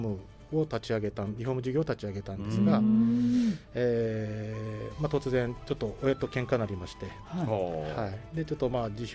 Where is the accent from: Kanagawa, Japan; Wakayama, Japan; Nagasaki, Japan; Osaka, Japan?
Nagasaki, Japan; Makishima; also born or lived in Saitama / Tokyo / Chiba; 生まれは埼玉なんですけども、うん、まあ、生まれて6ヶ月で牧島に来まして、でそこから、まあ、学生社会人一部ですね、千葉の方に、うん、東京千葉におりましたけど、もうほぼ長崎の牧島人です。